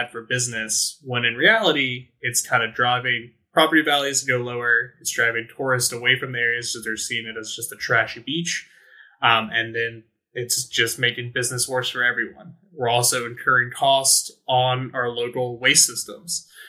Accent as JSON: {"language": "English", "region": "North Carolina", "country": "United States", "said": "I come from Dare County, North Carolina, where we had a plastic bag ban for a couple of years"}